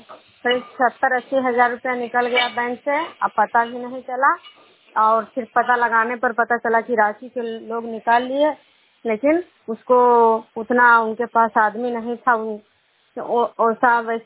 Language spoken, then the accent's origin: Hindi; Nalanda, Bihar, India; मैं विष्णु प्रोग्राम खजरा पंचायत नालंदा जिला नगर नमसा प्रखंड की निवासी हूँ।